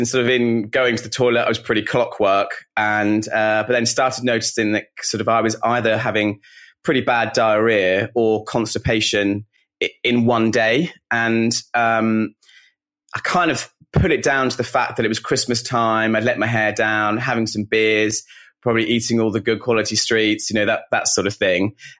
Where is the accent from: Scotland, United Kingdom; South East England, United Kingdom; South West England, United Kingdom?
South East England, United Kingdom; now in London, United Kingdom; I'm originally from Kent, and I've been living in London, probably just over 10 years, maybe even 12 years now.